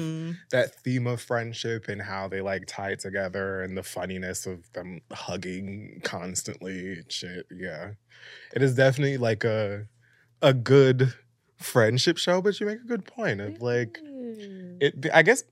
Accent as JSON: {"language": "English", "country": "United States", "said": "I'm a Jamaican American youngster, and Jamaicans are very that."}